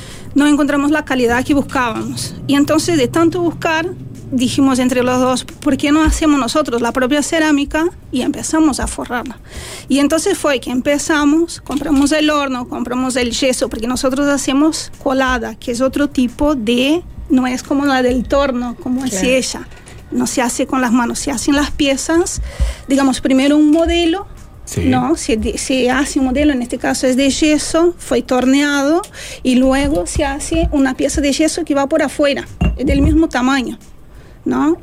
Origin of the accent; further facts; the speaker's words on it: Brazil; Spanish is a second language; now in Uruguay; No, yo soy brasileña, estoy acá en Uruguay desde 2003.